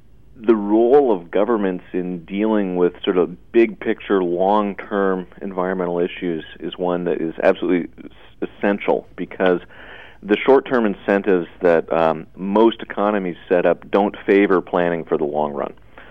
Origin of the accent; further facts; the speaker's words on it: United States; But you know, speaking as an American, there's not that many environmental problems that I can claim my government has been leading on for decades.